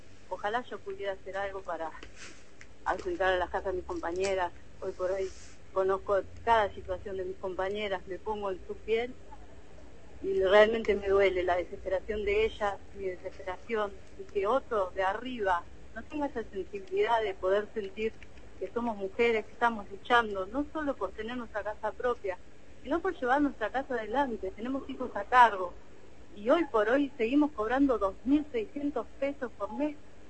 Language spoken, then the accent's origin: Spanish; Argentina; yo siento hoy por hoy que la Argentina cambió tanto que ya no me siento argentina.